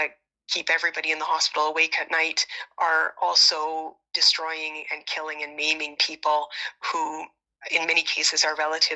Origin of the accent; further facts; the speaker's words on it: Lanigan, Saskatchewan, Canada; I'm an orthopedic surgeon, and I'm from Lanigan, Saskatchewan, born and raised in Saskatchewan. That's where I did my orthopedic training.